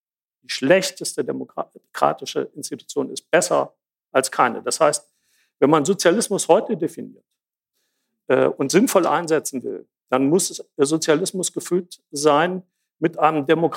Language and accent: German; Jena, Thuringia, Germany; Ich komme aus Jena.